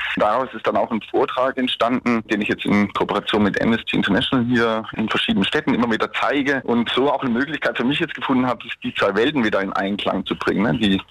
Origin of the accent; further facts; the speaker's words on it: Freiburg, Baden-Württemberg, Germany; die kleine Cappuccino-Blase hier in Freiburg, wo ich herkomme.